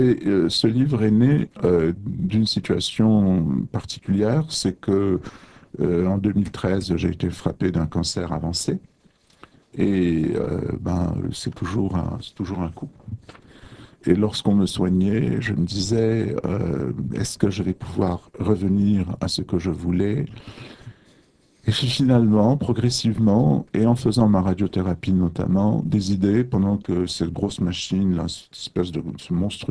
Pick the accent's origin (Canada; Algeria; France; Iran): Algeria; Je suis né en Algérie, aux confins du Sahara. Et c'est là que tout a commencé.